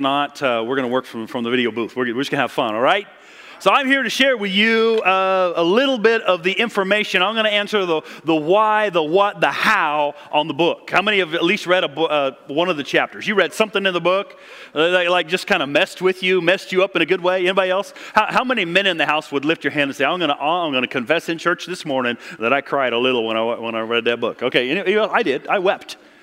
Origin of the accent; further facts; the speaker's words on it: Pacific Northwest, United States; I talk funny because I'm from the Northwest, okay?